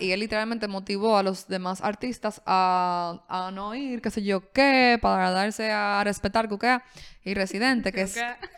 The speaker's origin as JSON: {"language": "Spanish", "town": "Santiago de los Caballeros", "region": "Santiago", "country": "Dominican Republic", "said": "Nosotras somos de Santiago, de los Caballeros."}